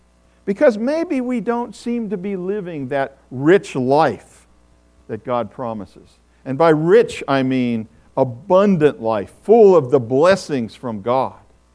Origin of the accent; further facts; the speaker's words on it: Pittsburgh, Pennsylvania, United States; I remember as I was growing up in Pittsburgh, we were a Lutheran family in the midst of a Roman Catholic community.